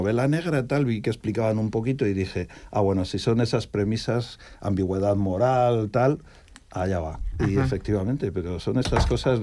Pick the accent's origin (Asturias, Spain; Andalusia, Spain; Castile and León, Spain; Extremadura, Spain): Castile and León, Spain; Medina del Campo; now in Madrid, Spain; Sí, yo soy castellano viejo.